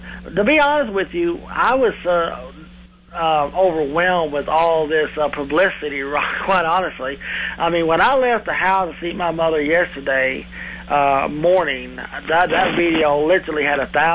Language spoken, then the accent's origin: English; Knox City, Texas, United States; Since I'm from Knox City, my brother is from Dallas